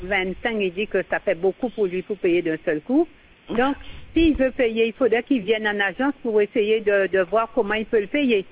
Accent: France; Moi, je viens de France

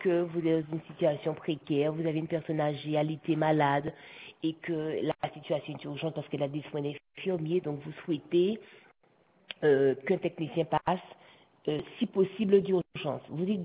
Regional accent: Guadeloupe, France; Je suis une Guadeloupéenne, moi.

